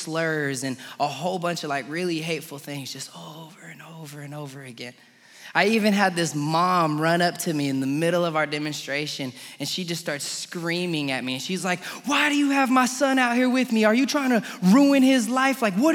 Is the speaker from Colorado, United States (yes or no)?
yes; Colorado Springs, Colorado, United States; moved away as an adult; So I'm from Colorado Springs originally, and I went out to college in the middle of a nowhere town in western Kansas.